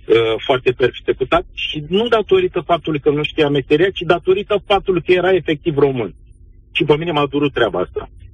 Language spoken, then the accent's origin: Romanian; Romania; Și dumneavoastră sunteți români și noi suntem români care gândim și care dorim o anumită schimbare.